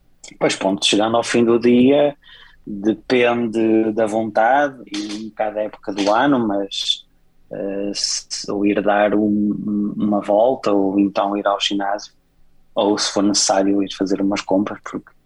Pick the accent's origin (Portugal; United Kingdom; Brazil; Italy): Portugal; Norte; eu sou transmontano, também estou habituado ao frio